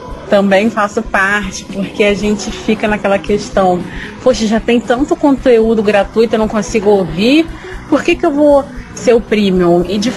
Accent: Volta Redonda, Rio de Janeiro, Brazil; Eu sou de Volta Redonda, Rio de Janeiro.

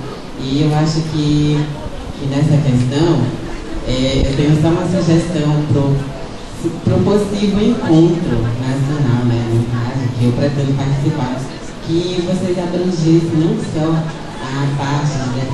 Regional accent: Caxias, Maranhão, Brazil; eu sou de Caxias, Maranhão, e eu vim aqui representar um pouco

